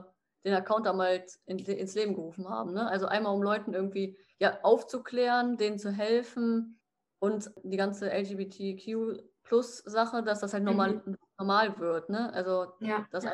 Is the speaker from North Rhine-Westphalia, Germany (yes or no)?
yes; Cologne, North Rhine-Westphalia, Germany; Also ich komme ja zum Beispiel aus Köln.